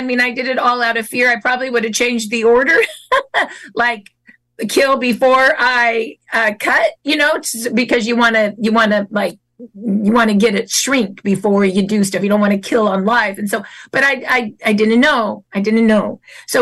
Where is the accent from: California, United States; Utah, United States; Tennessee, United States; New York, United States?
California, United States; Mission Viejo; I'm from Mission Viejo, California. So I'm from California.